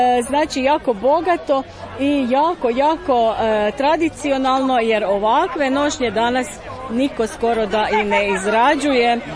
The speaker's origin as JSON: {"language": "Croatian", "town": "Kratečko", "region": "Sisak-Moslavina County", "country": "Croatia", "said": "Mi dolazimo iz Donje Posavine, selo Kratečko, blizu Čigoća."}